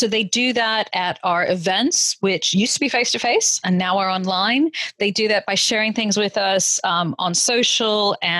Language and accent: English; New Mexico, United States; from the US and from a really tiny town in the middle of nowhere in New Mexico, spent a lot of time growing up in the Southwest